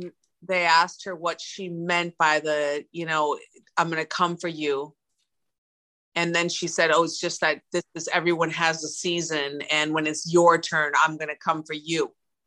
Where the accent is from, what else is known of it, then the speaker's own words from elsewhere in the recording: Milwaukee, Wisconsin, United States; But I'm from Milwaukee. I mean, hello.